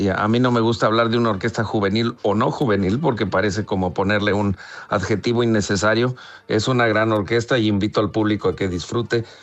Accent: Mexico; Yo mismo soy de México.

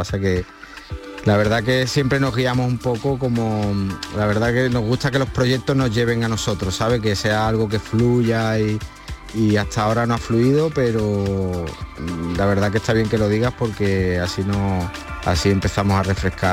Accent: Los Palacios, Andalusia, Spain; accent: Andalusian; yo soy de Los Palacios y a mí pues llevamos 20 años aquí nosotros, pero somos muy andaluz, o sea, me refiero, se me nota que soy andaluz.

